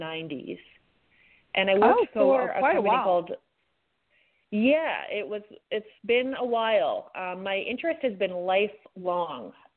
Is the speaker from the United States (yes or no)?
no; Saanich, British Columbia, Canada; So I'm from Saanich.